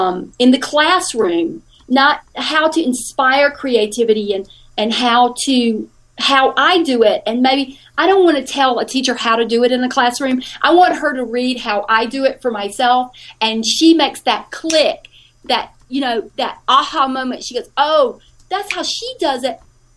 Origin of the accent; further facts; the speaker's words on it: Georgia, United States; I grew up in South Georgia on a farm. We didn't have a lot of money, and so we didn't travel a lot or at all. we lived on the farm. We worked on the farm. I went to school in this tiny little school in a small town.